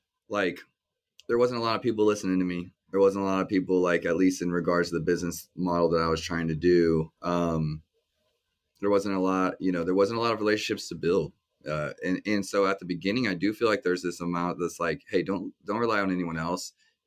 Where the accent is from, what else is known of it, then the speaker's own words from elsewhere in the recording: Kansas City, Missouri, United States; And here in Kansas City, local pride is super strong, and you'll just see a lot of Kansas Cityans wearing Kansas City shirts. And, you know, we're proud about where we are in our hometown, our sports teams.